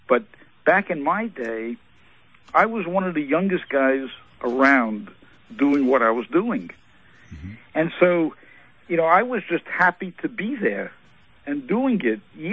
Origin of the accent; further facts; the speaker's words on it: Bronx, New York, United States; you got to remember, I was a kid, I was from the Bronx, I had an attitude.